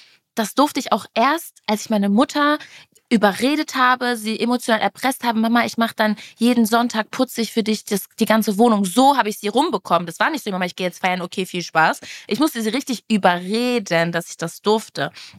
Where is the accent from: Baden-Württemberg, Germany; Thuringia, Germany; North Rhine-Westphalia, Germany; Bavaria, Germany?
North Rhine-Westphalia, Germany; Castrop-Rauxel; Und ich komme ja auch aus dem Dorf, aus Castrop-Rauxel. Ursprünglich und durfte nie nach Dortmund oder sowas.